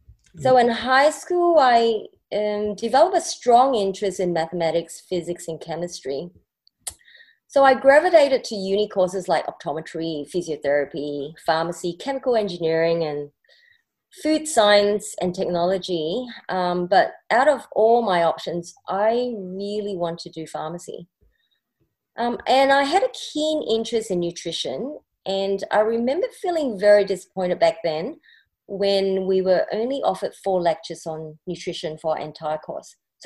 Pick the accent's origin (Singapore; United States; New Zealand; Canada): Singapore; I was born in Singapore and had my primary and secondary schooling there.